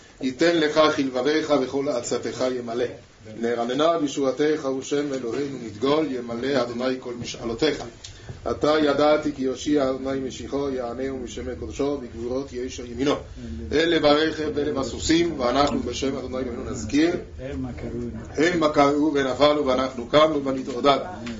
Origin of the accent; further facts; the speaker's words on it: Milan, Lombardy, Italy; moved away; Io sono un milanese all'estero da molti anni. Al di là del fatto che torno sempre volentieri nella mia città